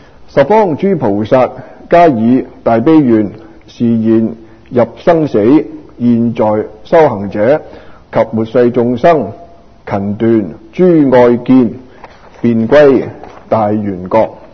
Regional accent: China; 我哋中国人呢个知字咧

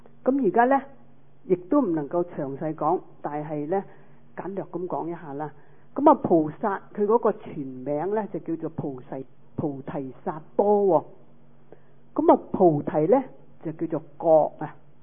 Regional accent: Hong Kong; 台湾人讲就是便当的，那我们香港人讲就是饭盒

